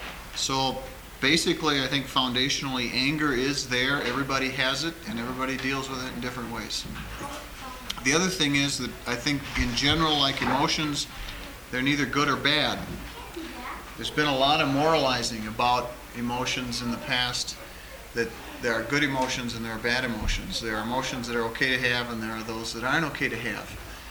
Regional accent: Minnesota, United States; and I'm from Minnesota and I'm Swedish.

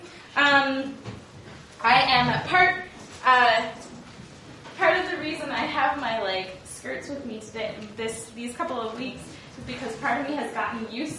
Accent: Alberta, Canada; Alberta, Canada, which is where I'm from and where I grew up in the Evangelical Lutheran Church in Canada.

